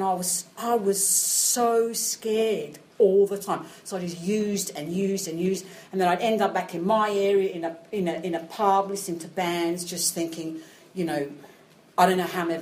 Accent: Australia; I mean, I was from Australia, it was hot, right?

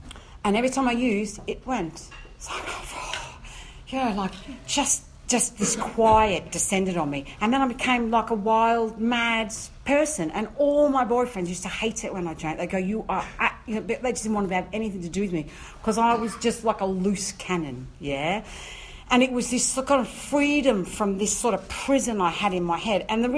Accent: Australia; I'm from Australia. It was hot, right?

